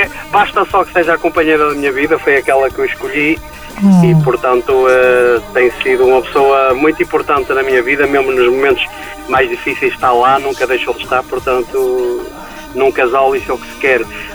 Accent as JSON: {"language": "Portuguese", "town": "Arcos de Valdevez", "region": "Norte", "country": "Portugal", "said": "Olha, eu sou de Arcos de Valdevez"}